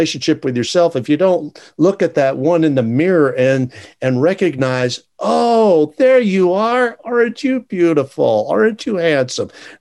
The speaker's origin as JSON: {"language": "English", "country": "Germany", "moved": "yes", "lives_now": "United States", "said": "I am an immigrant. I come to this country from Germany, and I landed in upstate New York in the foothills of the Catskill Mountains. I grew up. Uncle Sam's Navy found me here on the West Coast, and I stayed."}